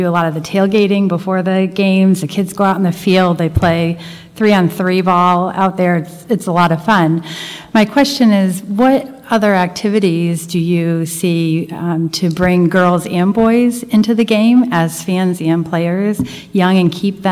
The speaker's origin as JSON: {"language": "English", "town": "Boston", "region": "Massachusetts", "country": "United States", "said": "I'm from Boston, a soccer mom, and I've got two kids who play."}